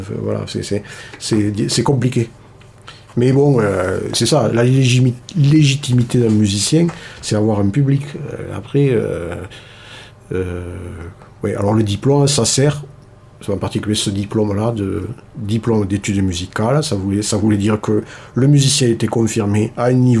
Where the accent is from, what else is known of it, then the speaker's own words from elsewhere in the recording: Toulouse, Occitanie, France; now in Cardaillac, France; Alors, natif de Toulouse.